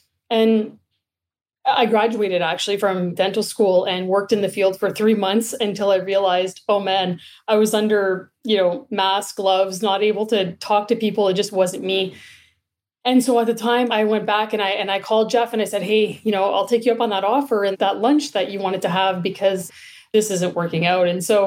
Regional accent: Sudbury, Ontario, Canada; moved away as an adult; now in Toronto, Canada; So I grew up in Sudbury, Northern Ontario. And I didn't move to Toronto until I was 20.

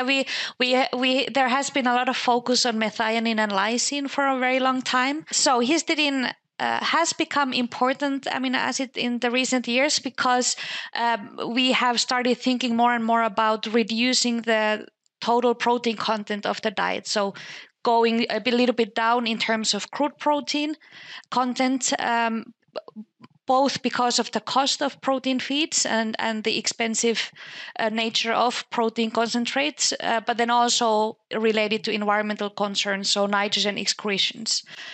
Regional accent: Finland; I'm from Finland. I did my master's and bachelor's degrees in animal science in Sweden at the Swedish University of Agricultural Sciences.

